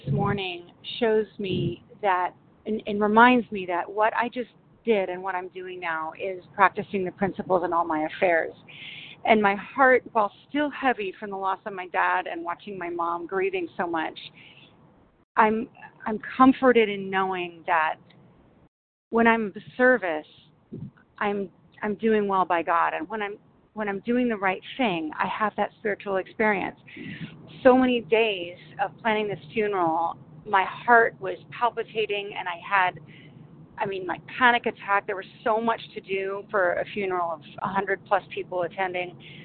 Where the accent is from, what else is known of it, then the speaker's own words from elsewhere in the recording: Washington, United States; I'm from Washington State, recovered compulsive overeater.